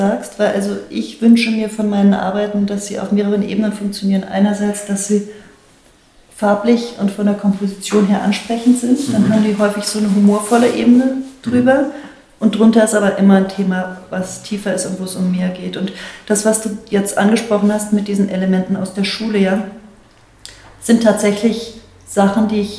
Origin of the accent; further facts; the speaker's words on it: Germany; Und dann fragen die dich, wo kommst du her? Und dann sage ich, ah, Deutschland, Boris Becker, Steffi Graf, das ist natürlich nicht von gestern, kennt keiner mehr, Adolf Hitler, Mercedes-Benz und deutsches Bier.